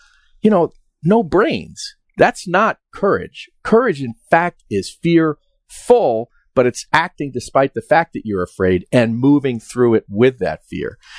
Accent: New York, United States; I'm not from West Virginia. I'm from the suburbs of New York.

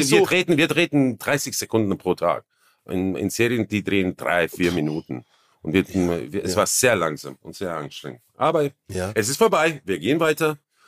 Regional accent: Vienna, Austria; accent: Viennese; Ich brauche sehr viel Fokus, dass ich nicht in meinen Wiener Akzent gehe

